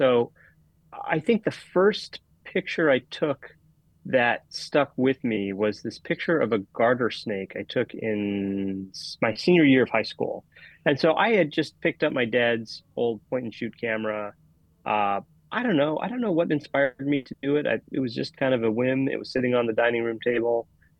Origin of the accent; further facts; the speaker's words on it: Atlanta, Georgia, United States; As a kid growing up in Atlanta, Georgia, I had access to woods and a stream behind my house.